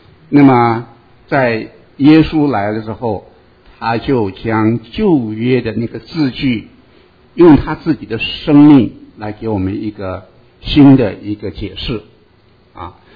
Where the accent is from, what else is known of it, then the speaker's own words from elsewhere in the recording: China; 对付虚谎，虚谎常常问题出于在什么？我们中国人讲的面子问题。